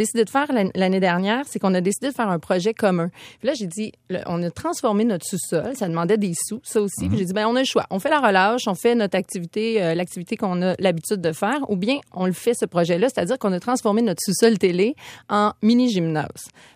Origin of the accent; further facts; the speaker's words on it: Saint-Gabriel-de-Brandon, Quebec, Canada; Moi, je viens de Lanaudière, près de Saint-Gabriel. Ben, à Saint-Gabriel-de-Brenne.